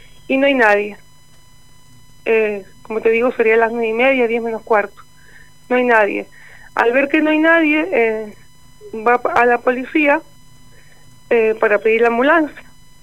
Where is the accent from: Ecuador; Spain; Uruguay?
Spain; moved away as an adult; now in Chucuma, Argentina; Yo soy española, pero vivo aquí hace 4 años.